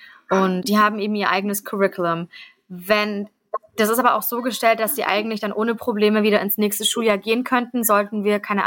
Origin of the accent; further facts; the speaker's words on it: Ulm, Baden-Württemberg, Germany; Ich komme ja ursprünglich aus Ulm, aus dem Schwabeländle.